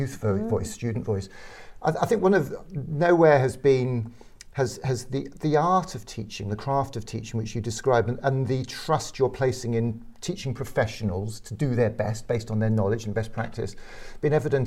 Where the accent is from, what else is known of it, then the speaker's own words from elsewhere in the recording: Ludlow, West Midlands, United Kingdom; I mean, ironically, I grew up in Ludlow, just up the Welsh border in Shropshire, and very academic grammar school education, which I was supposed to be lucky to have.